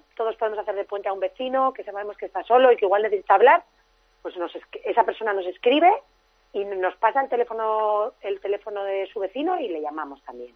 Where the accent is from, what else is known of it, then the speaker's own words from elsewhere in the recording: Spain; Sí que los voluntarios somos todos españoles